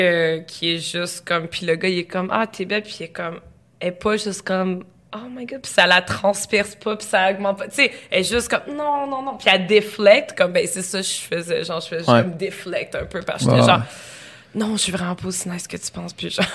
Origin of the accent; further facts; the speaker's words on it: Gatineau, Quebec, Canada; quand Gatineau avait fusionné, il y avait 100 000, puis enfin, je venais de Gatineau